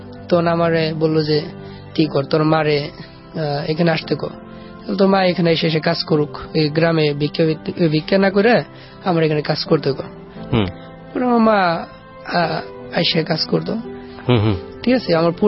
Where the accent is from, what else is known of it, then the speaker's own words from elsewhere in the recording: Manikganj, Dhaka Division, Bangladesh; পরে আমি বললাম যে আমার বাড়ি মানিকগঞ্জ, আমার কাছে দেখেন ইয়ার কমিশনার নাম্বার আছে